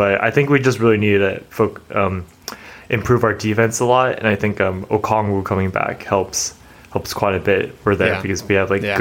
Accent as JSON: {"language": "English", "town": "Atlanta", "region": "Georgia", "country": "United States", "said": "Georgia, actually? Atlanta. From the suburbs around there."}